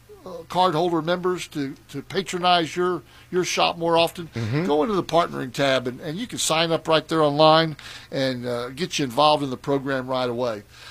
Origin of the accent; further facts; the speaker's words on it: Texas, United States; Well, you know, I came from the Rio Grande Valley